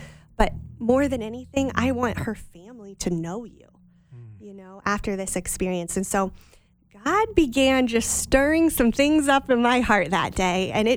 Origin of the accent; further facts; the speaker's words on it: Lima, Peru; I had gone back to my hometown in Lima.